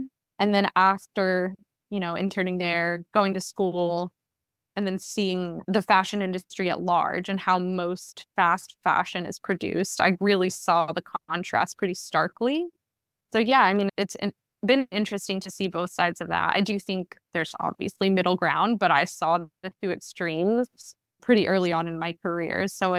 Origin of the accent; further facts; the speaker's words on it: Raleigh, North Carolina, United States; And then in 2017, I decided to move back to Raleigh. I'm from Raleigh.